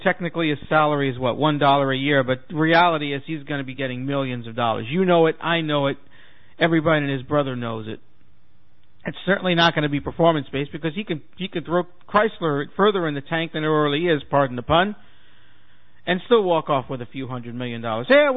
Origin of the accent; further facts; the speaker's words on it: Brooklyn, New York, United States; As I told somebody once, I said, look, damn it, I'm from Brooklyn. We invented cursing.